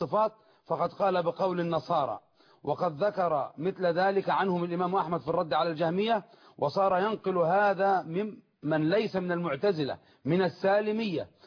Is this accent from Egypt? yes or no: no; Yemen; أن عندنا في اليمن كنا أمام الفكر الحوثي